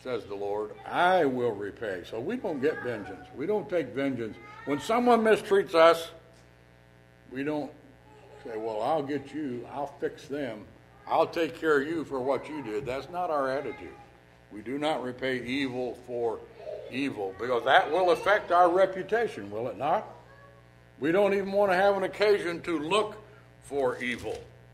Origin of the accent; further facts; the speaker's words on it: Tennessee, United States; born there; I didn't come out of a foreign country. I was born in Tennessee, though. But once a year, I kind of make a little pilgrimage back to that part of where I was born. I didn't live there very long